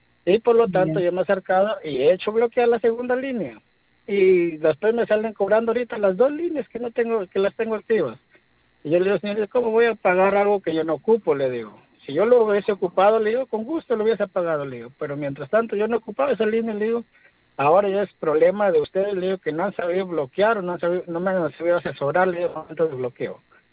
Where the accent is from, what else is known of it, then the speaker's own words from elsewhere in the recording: Piura, Peru; Ya, mire, yo soy acá de Piura